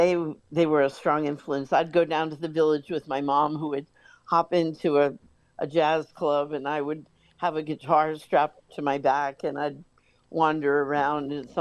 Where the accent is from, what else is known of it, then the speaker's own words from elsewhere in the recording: New York City, New York, United States; now in Long Branch, United States; especially after I moved from New York, where I had a really diverse upbringing with every nationality that exists. And, you know, I moved to a pretty provincial place in Long Branch, New Jersey.